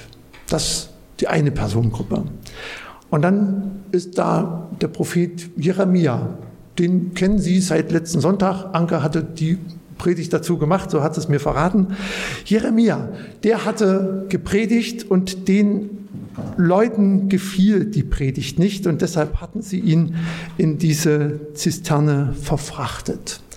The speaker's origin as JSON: {"language": "German", "town": "Lossa", "country": "Germany", "tie": "born or raised there", "said": "Ich bin auf dem Dorf groß geworden, das ist gar nicht so weit weg von hier in Lossa."}